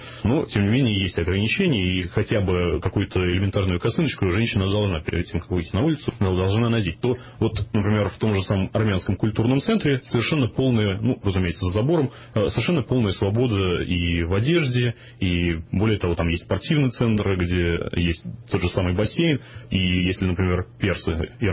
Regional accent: Russia; когда узнавали, например, что я из России

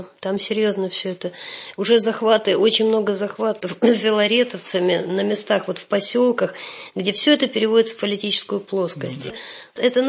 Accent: Kyiv, Ukraine; И когда я киевлянка самородом

